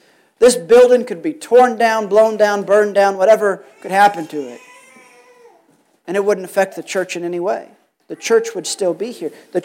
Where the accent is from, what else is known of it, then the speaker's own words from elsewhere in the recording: Springfield, Missouri, United States; I came from the Springfield, Missouri area. And in Springfield, Missouri, you might or might not know, that is the headquarters for the Assembly of God denomination.